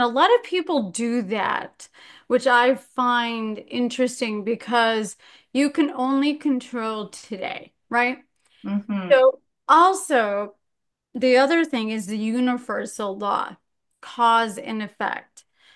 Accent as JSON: {"language": "English", "town": "Milwaukee", "region": "Wisconsin", "country": "United States", "said": "from Milwaukee, Wisconsin."}